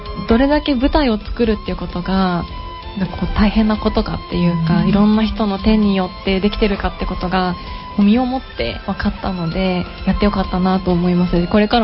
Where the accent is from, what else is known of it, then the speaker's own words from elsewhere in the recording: Kawasaki, Kanagawa, Japan; 私の出身地であるその川崎市の多摩区では、